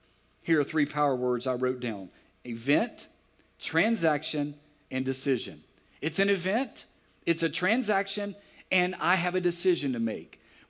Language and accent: English; Alexandria, United States; I was at Horseshoe Drive Baptist Church, my hometown of Alexandria